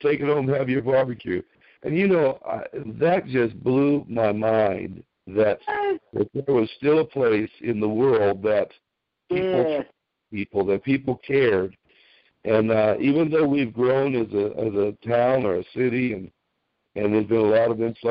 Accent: California, United States; I said, well, I was from California, but now I'm from the South.

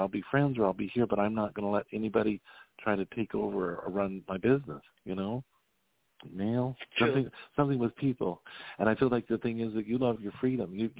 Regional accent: Wyoming, United States; also born or lived in Galveston, Texas; I come from Wyoming, and they do have a little bit about.

